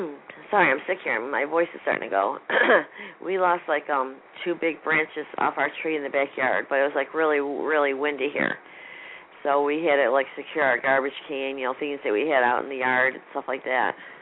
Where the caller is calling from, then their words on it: Rochester, New York, United States; Rochester, New York.